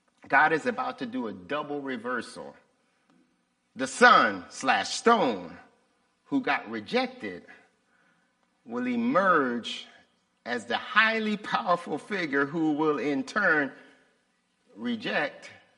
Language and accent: English; Los Angeles, California, United States; And when we were growing up in South Central LA, we were in the hood.